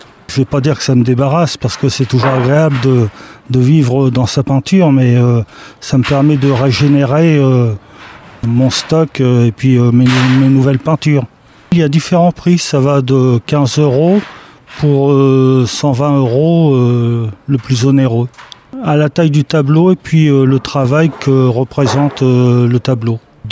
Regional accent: Rouen, Normandy, France; J'ai peint également, parce que je suis originaire de Rouen

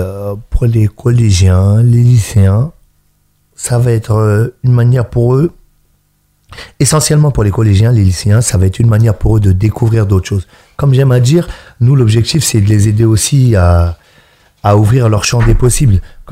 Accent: Mantes-la-Jolie, Île-de-France, France; quand on est né et qu'on a grandi à Mantes-la-Jolie, on est mine de rien mis dans une case.

